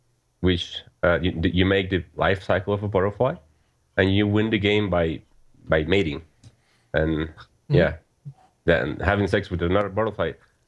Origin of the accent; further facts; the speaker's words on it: San José, Costa Rica; Well, I'm calling from Costa Rica. We're located in the main city, so I'm from the city